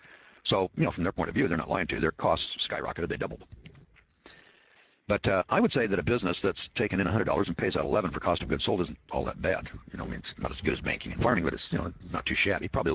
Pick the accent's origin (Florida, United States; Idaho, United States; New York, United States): Idaho, United States; Boise; Now, I'm from Boise, Idaho, and one day I got to thinking about insurance back in the 1980s